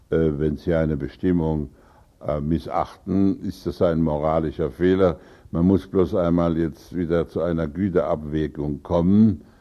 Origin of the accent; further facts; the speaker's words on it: Rhineland-Palatinate, Germany; meine Heimat ist die Pfalz, in der ich groß geworden bin, in der ich lebe. Eine der großen Landschaften Europas. Mein Vaterland ist Deutschland